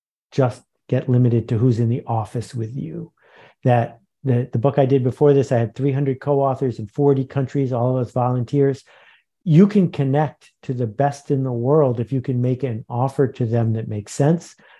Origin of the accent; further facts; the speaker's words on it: Buffalo, New York, United States; I grew up in Buffalo, New York. There were always strangers at our house.